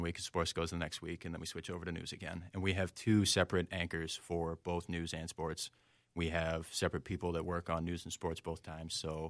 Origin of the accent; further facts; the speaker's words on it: Iowa, United States; No, I'm actually from Iowa.